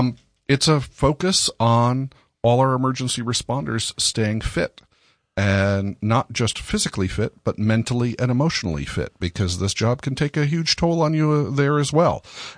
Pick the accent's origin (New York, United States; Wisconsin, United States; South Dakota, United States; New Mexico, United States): New York, United States; I remember, I grew up in Sullivan County.